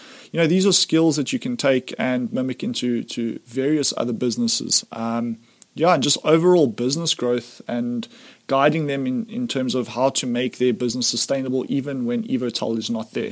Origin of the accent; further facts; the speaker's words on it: Johannesburg, Gauteng, South Africa; We're from Joburg. We like to think we know everything, but we don't always